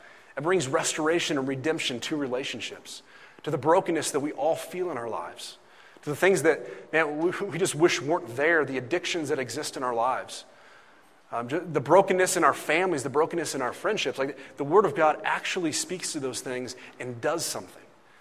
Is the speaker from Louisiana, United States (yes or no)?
no; Indiana, United States; There's a Christian bookstore growing up in Indiana called Berean Bookstore.